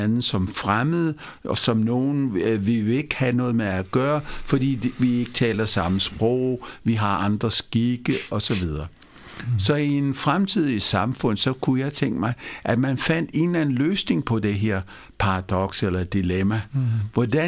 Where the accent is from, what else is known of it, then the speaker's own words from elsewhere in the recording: Mumbai, Maharashtra, India; Danish is a second language; now in Denmark; Nu er jeg opvokset i Indien, i Bombay, dengang hed Mumbai, Bombay.